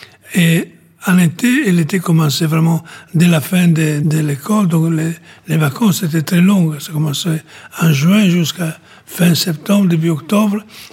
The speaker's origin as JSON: {"language": "French", "town": "Ravenna", "region": "Emilia-Romagna", "country": "Italy", "tie": "born or raised there", "said": "que je suis italien"}